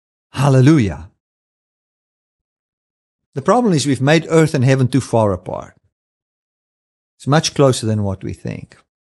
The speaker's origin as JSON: {"language": "English", "country": "South Africa", "tie": "born there", "said": "I am not a South African Christian. I am a Christian that have been born in South Africa."}